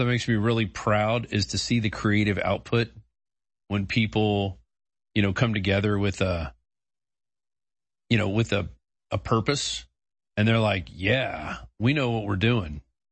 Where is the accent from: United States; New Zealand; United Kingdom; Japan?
United States; Louisiana; I'm Cajun.